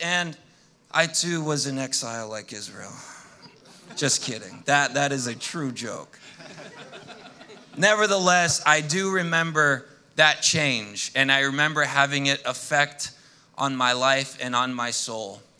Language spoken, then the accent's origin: English; Madrid, Community of Madrid, Spain; we grew up in Madrid, Spain. Our parents were missionaries there.